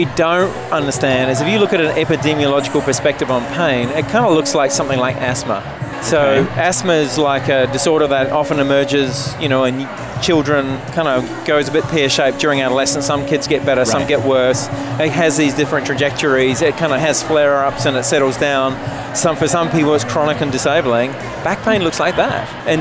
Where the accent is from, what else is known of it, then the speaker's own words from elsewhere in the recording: Palmerston North, Manawatū-Whanganui, New Zealand; also born or lived in Perth, Australia; So I grew up in a small town called Palmerston North.